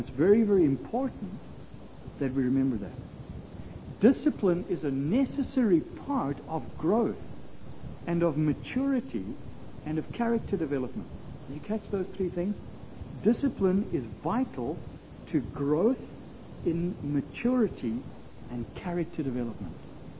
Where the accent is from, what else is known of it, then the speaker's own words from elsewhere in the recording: South Africa; My background was that I came originally from South Africa, so that's why there's a little bit of an accent.